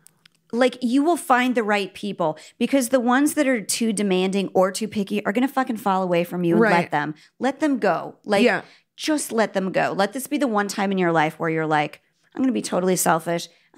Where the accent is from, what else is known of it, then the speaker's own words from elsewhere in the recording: Virginia, United States; born there; also born or lived in Japan / Nebraska / St. Louis; So we were in Virginia and then I was born in Virginia and then we moved to Nebraska.